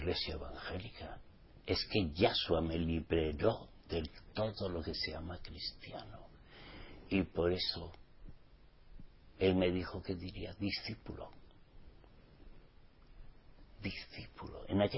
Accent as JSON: {"language": "Spanish", "region": "Basque Country", "country": "Spain", "said": "Y como vasco que soy, si no llego a nacer de nuevo, el que me la hace me la paga."}